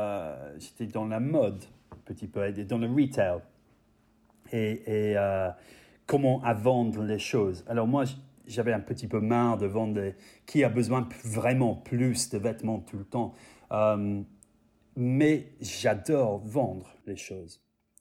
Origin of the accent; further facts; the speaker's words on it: London, United Kingdom; Moi, j'ai grandi à Fulham. On avait au moins 5 ou 6 ou 7 familles françaises dans la rue quand j'étais en train d'agrandir à Londres.